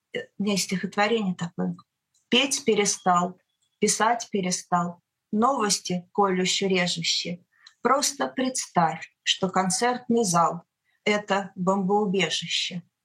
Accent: Moscow, Russia; Я москвичка, я родилась в Москве. И провела большую часть своей жизни в одной и той же квартире, в Измайлово.

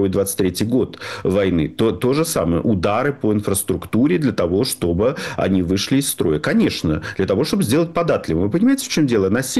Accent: Saint Petersburg, Russia; Я не уверен, что здесь аналогии с Ленинградом блокадным полностью уместны. Говорю это как раз петербуржец.

